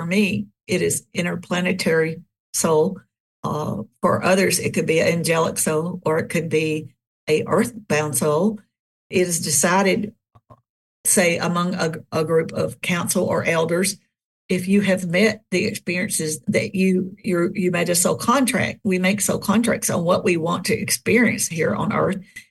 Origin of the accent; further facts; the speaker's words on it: the South, United States; because I grew up in the Bible Belt in the South, and these things were not topics of conversation